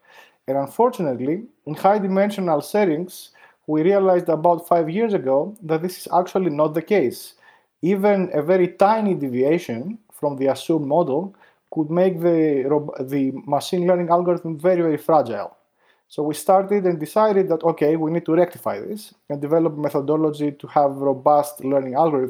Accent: Greece; moved away as an adult; now in United States; I grew up in Greece. This is where I did my undergrad. I moved to Columbia University for grad school.

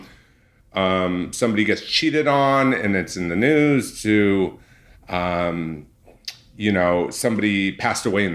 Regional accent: California, United States; But my background is, I grew up in Orange County.

